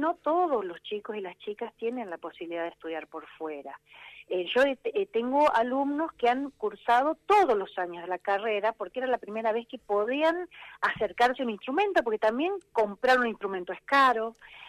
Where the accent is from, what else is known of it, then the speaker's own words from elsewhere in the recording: Venado Tuerto, Santa Fe, Argentina; yo estudiaba en la Universidad de Rosario, yo soy de Venado Tuerto.